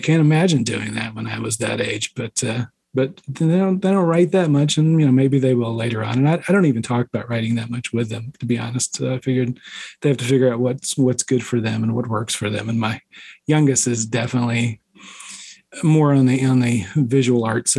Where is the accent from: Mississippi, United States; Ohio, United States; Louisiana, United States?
Mississippi, United States; So I grew up in Mississippi, which I kind of assume, you know, as a Southern state is a fiction state.